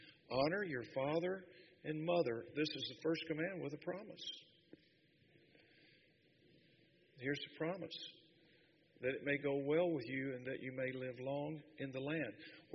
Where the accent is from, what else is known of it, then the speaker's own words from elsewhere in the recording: the South, United States; I was probably born and raised in the South. And it wasn't South Bronx either. Where I come from, we call mother mama.